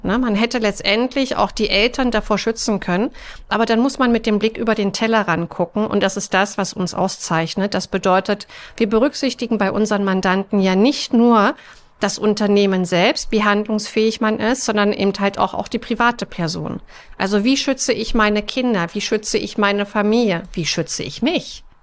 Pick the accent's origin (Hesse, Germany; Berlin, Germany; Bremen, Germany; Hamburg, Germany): Berlin, Germany; Ich komme aus Berlin